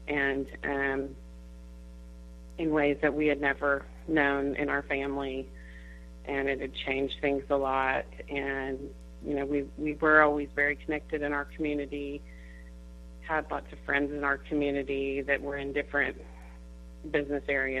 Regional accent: Tulsa, Oklahoma, United States; Right. I am from Tulsa, Oklahoma, and so is my husband.

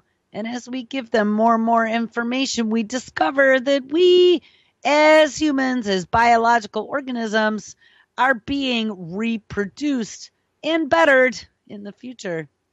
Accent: United Kingdom; being British, I don't own such a thing in real life

